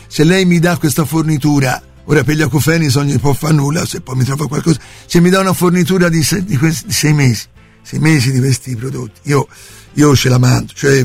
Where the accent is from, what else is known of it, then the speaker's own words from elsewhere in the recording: Florence, Tuscany, Italy; io tra l'altro sono di Firenze